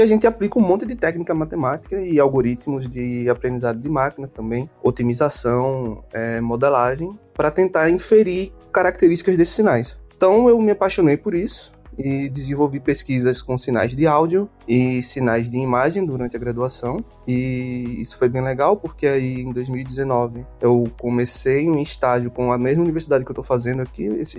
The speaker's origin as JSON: {"language": "Portuguese", "town": "Aracaju", "region": "Sergipe", "country": "Brazil", "moved": "as an adult", "said": "Eu sou de Aracaju, Sergipe, é o menor estado do Brasil"}